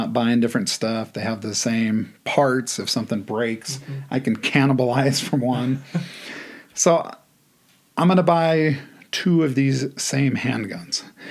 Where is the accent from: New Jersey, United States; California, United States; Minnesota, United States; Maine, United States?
California, United States; he's giving me a hard time because I'm from California.